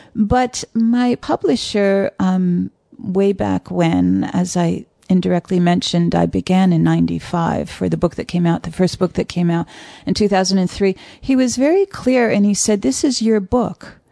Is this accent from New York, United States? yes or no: yes; New York City, New York, United States; As an East Coaster, it's interesting to me. I'm from New York City.